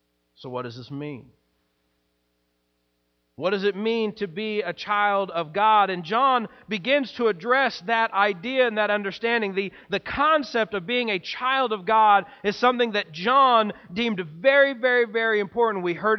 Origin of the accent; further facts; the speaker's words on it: Missouri, United States; There will come a day when the fact that I'm even from Missouri won't even be a thought in my mind.